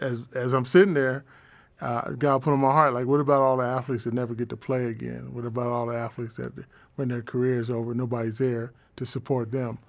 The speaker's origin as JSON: {"language": "English", "town": "Philadelphia", "region": "Pennsylvania", "country": "United States", "said": "It's …, because I'm from Philly."}